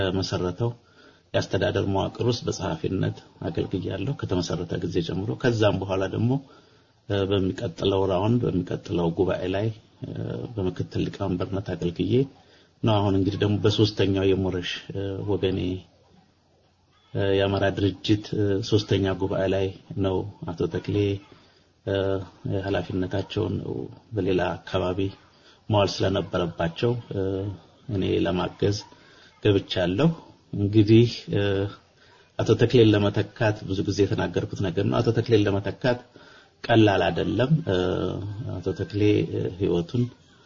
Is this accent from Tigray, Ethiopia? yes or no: no; Addis Ababa, Ethiopia; ያደግኩት አዲስ አበባ ነው። በተለይ ኮልፌ የሚባለውን ታወቃችሁ? ኮልፌ አካባቢውን ፈጥኖ ደራሽ ወይም ልኳንዳ ተራ የሚባለውን የአዲስ አበባ ክፍል የምታውቁ ሰዎች ካላችሁ እዚህ አካባቢ ነው ያደግኩት።